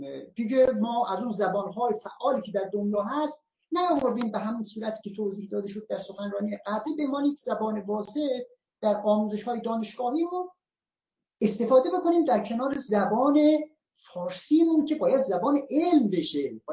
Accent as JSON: {"language": "Persian", "country": "Iran", "said": "واقعا من شرمم میشه به عنوان یک ایرانی بگم"}